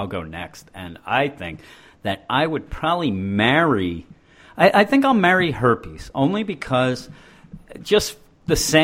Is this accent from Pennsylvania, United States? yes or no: yes; Quakertown, Pennsylvania, United States; I came from Quakertown, never really even heard of genital warts